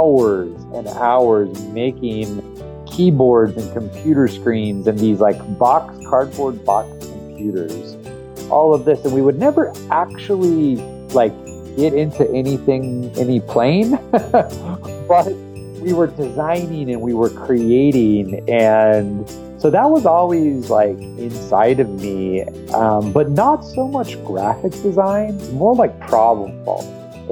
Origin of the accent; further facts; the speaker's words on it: Tucson, Arizona, United States; And I grew up mainly in Tucson, Arizona, which is about an hour and a half southeast of Phoenix.